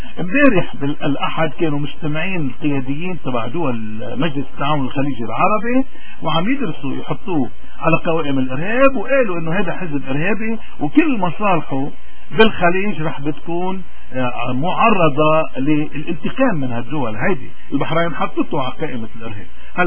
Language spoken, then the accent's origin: Arabic; Lebanon; بنصير نحن كلبنانيين وين ما بدنا نروح وين ما بنكون موجودين نحن بدنا ندفع هذه الضرر.